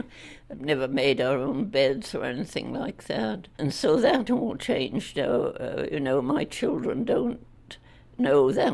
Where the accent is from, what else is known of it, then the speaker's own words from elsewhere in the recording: Yorkshire and the Humber, United Kingdom; I grew up in Yorkshire, north of England.